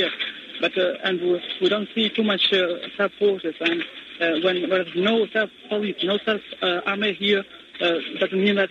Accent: Drenica, Kosovo; English is a second language; I come from Kandira, from Drenica

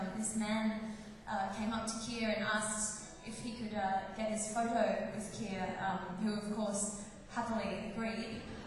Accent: Brisbane, Queensland, Australia; we come from Brisbane in Australia

